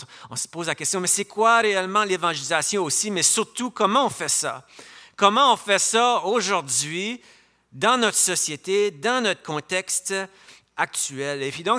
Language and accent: French; Edmundston, New Brunswick, Canada; je suis natif d'ici, d'Edmundston. J'ai grandi dans cette église ici.